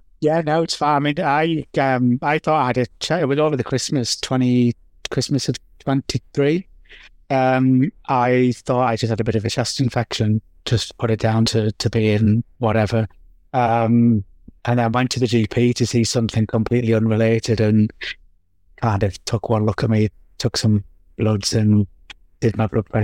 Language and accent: English; Newcastle, North East England, United Kingdom; now in Manchester, United Kingdom; Yes, so I'm from Newcastle, but living in Manchester.